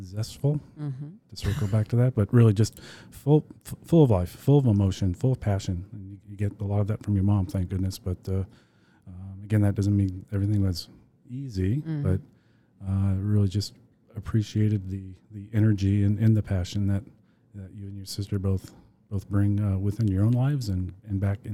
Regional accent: Massachusetts, United States; I grew up outside of Boston, so my cross country trips were either starting or ending on the coast of New England

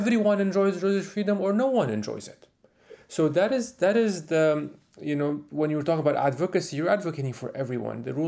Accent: Lebanon; it's part of my personal witness also when I come from Lebanon.

